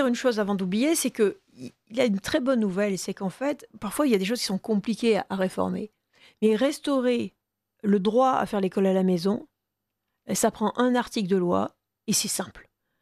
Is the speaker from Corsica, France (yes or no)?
no; Manosque, Provence-Alpes-Côte d'Azur, France; moi, j'ai été élevée à Manosque, dans le sud-est de la France